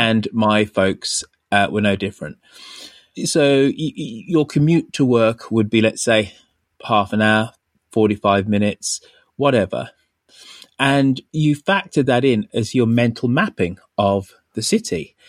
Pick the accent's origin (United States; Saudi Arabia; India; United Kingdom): United Kingdom; Birmingham, West Midlands; I grew up in Birmingham. So Birmingham, relatively big city in the UK.